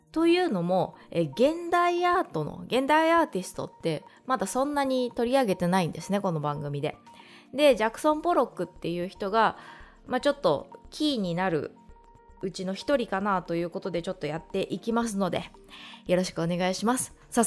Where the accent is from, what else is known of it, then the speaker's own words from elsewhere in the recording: Shizuoka, Japan; 私の地元の静岡県にある、美術館なんですけど